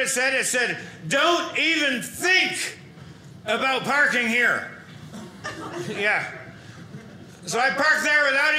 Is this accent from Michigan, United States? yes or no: yes; Rochester, Michigan, United States; I'm from right here in Michigan, Rochester, Michigan.